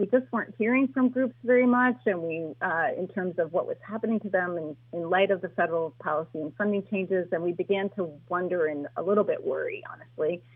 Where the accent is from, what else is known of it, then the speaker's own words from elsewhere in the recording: Anchorage, Alaska, United States; lifelong Alaskan, born and raised in Anchorage, where my family came during mandatory doctor draft, actually, during the Vietnam War.